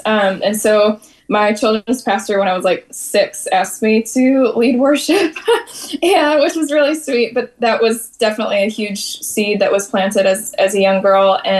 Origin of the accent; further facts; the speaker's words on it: Michigan, United States; My background, I'm from the United States. I'm from the Midwest, so kind of outside of Detroit, Michigan, and grew up in a Christian home, grew up in the church.